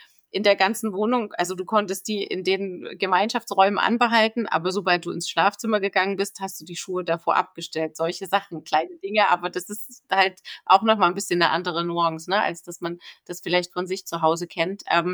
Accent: Germany; Die Suche nach dem Job in China für mich als Deutsche

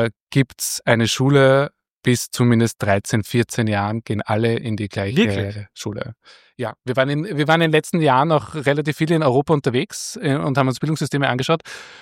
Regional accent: Vienna, Austria

